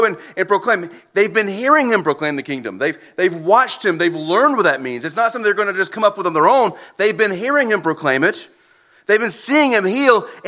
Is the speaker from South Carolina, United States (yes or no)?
yes; South Carolina, United States; I was raised in South Carolina, and at that time, in South Carolina, you could get behind the wheel of a car by yourself at the age of 15, and so I did.